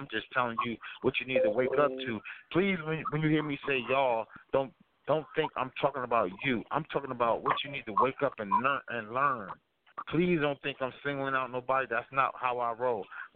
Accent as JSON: {"language": "English", "region": "New Jersey", "country": "United States", "said": "I'm from Jersey, man."}